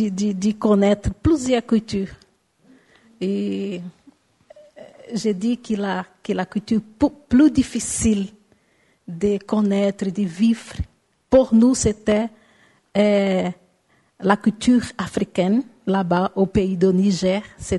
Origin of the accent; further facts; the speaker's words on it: Brazil; French is a second language; nous, c'est comme si on laisse le Brésil là-bas, notre culture là-bas.